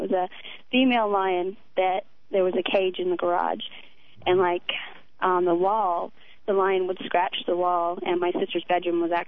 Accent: California, United States; we're from California, and he wanted a petting zoo, I guess, for small children.

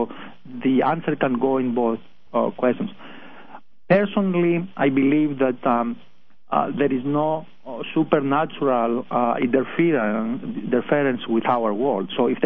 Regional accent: Greece; accent: Greek; my accent is actually Greek.

